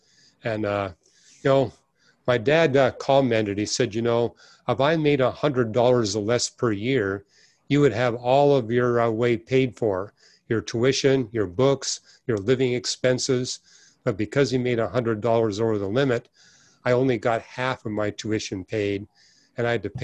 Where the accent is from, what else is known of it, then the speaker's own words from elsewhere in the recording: Canada; I was raised in Canada. My parents were poor, but the way the education system was set up in Canada, even though I was in a very poor family